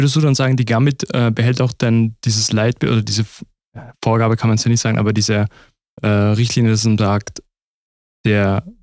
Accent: Switzerland; wir können es als Schweizer Arbeitskollegen ja auch ein bisschen mit Deutschland vergleichen

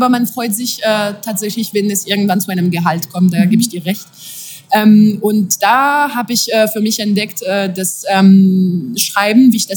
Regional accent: France; German is a second language; moved away as an adult; now in Germany; Also als Französin wäre eigentlich für, nicht als Französin, sondern als … war es eigentlich nicht vorstellbar für mich, außerhalb von Frankreich zu leben überhaupt.

